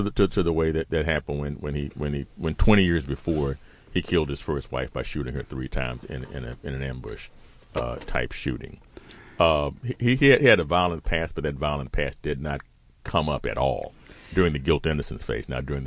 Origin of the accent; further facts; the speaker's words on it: Texas, United States; there are some people growing up in Texas, certainly my age, who would not raise an eyebrow about a man disciplining his son by beating him with a belt.